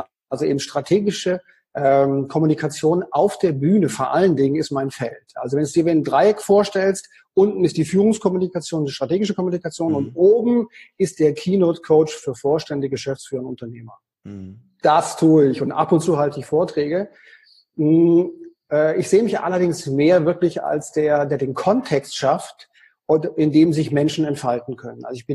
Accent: Konstanz, Baden-Württemberg, Germany; also born or lived in Paris

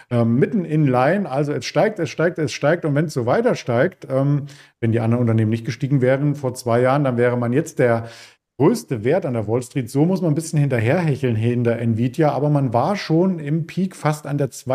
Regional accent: East Germany, Germany; Als Ossi war ich nur am FKK bisher.

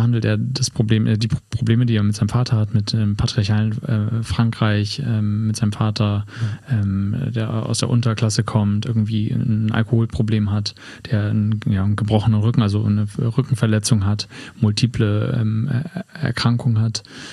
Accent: Hamburg, Germany; gerade aus Hamburg, als Hamburger

